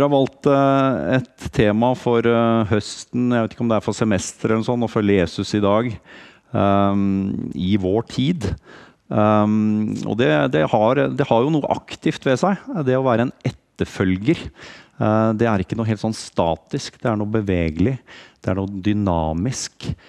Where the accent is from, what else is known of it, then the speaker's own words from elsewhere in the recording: Østfold, Norway; now in Hamar, Norway; Så er det koselig for meg som kommer fra Hamar, men opprinnelig er jeg fra Østfold, Indre Østfold, så jeg er ganske jordnær av meg, jeg også pleier å si. Vokst opp som bondegutt på landet